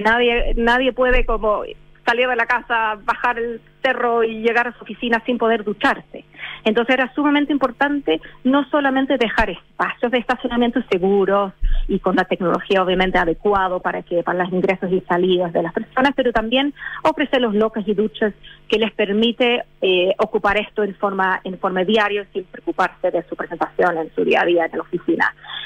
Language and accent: Spanish; England, United Kingdom; Spanish is a second language; Soy inglesa.